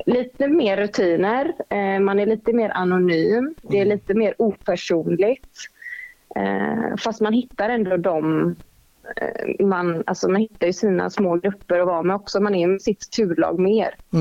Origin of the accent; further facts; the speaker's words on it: Gothenburg, Västra Götaland County, Sweden; jag spelade mycket på att jag var från Göteborg